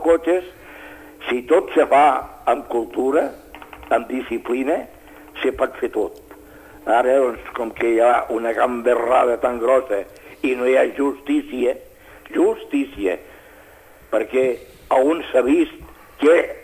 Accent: Catalonia, Spain; Catalans, tenim l'obligació de demostrar que som catalans

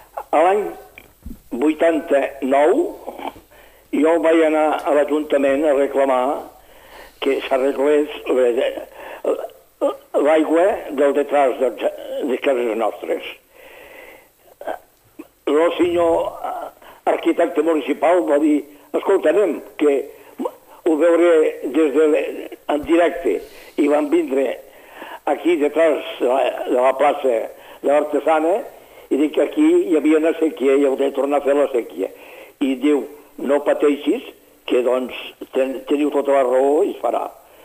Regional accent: Catalonia, Spain; tots els catalans, a demostrar que som catalans de veritat

